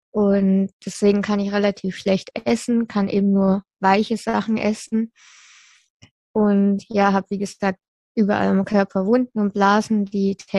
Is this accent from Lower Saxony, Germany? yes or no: no; Würzburg, Bavaria, Germany; born there; ich bin in Würzburg geboren, meine Eltern haben damals noch in Würzburg gelebt